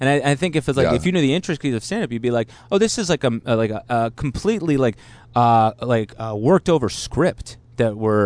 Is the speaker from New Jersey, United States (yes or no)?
yes; New Jersey, United States; North Jersey.